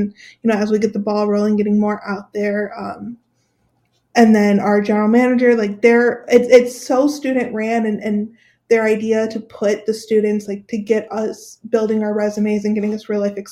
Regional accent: Amherst, Ohio, United States; also born or lived in Cleveland; I grew up in Cleveland, basically. I'm from Amherst.

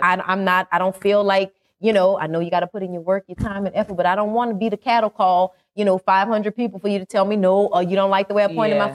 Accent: New Orleans, Louisiana, United States; I'm from Uptown New Orleans, baby.

